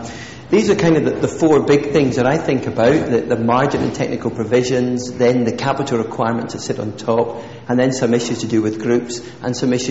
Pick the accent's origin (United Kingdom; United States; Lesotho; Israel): United Kingdom; Scotland; So, of course, being a Scot and a simple soul, though maybe I shouldn't say that about all my fellow companions north of the border, I think in pictures.